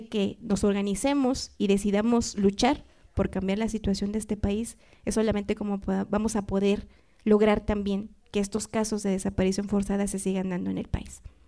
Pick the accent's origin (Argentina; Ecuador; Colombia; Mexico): Mexico; debería ser un acto que como pueblo mexicano deberíamos de tener por solidaridad